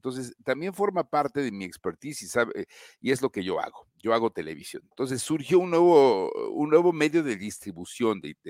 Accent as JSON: {"language": "Spanish", "region": "Mexico City", "country": "Mexico", "tie": "born or raised there", "said": "Así en Ciudad de México, sí, así es."}